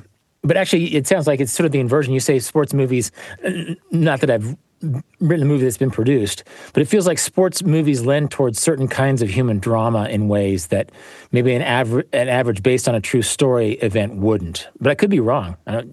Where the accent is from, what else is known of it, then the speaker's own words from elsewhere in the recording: Wichita, Kansas, United States; in my hometown of Wichita, Kansas